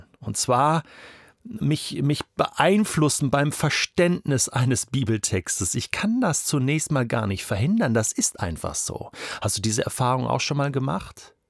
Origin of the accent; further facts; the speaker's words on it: Germany; Ich meine, ich komme aus Deutschland, ich habe eine deutsche Prägung, eine westeuropäische Prägung.